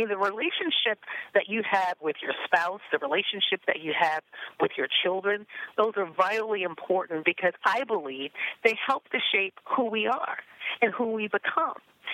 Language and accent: English; St. Louis, Missouri, United States; as a child growing up in St. Louis, I used to watch the Sally Jesse Raphael show